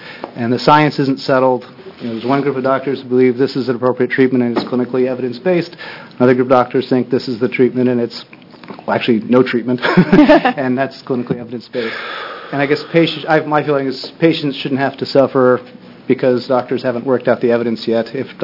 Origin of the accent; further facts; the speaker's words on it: Corvallis, Oregon, United States; I'm from Corvallis, Oregon.